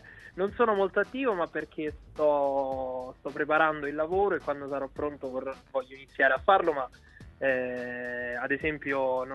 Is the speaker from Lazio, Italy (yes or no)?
yes; Rieti, Lazio, Italy; io sono di Rieti, qui vicino c'è un paese, si chiama Poggio Bustone, che è il paese natale di … ma è il paese natale anche di mia madre.